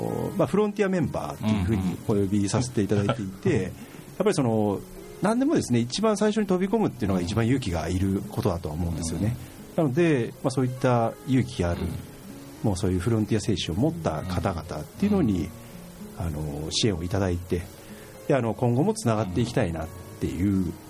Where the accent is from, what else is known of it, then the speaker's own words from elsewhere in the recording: Tara, Saga, Japan; 私もともと佐賀県太良町の、まあ、本当に、まあ、標高100メートルぐらい、うんうんうん、まあ、ちょっと丘っぽいところで、うん、海が見渡せるところで育って、まあ、いつも山から海を見ながら生活してたんですけども、